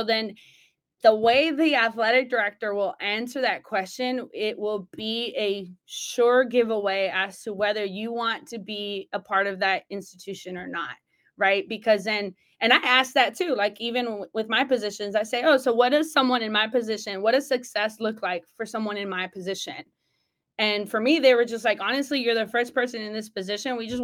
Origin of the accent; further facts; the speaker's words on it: San Diego, California, United States; I've moved around. I'm in the DMV and I'm from San Diego, California.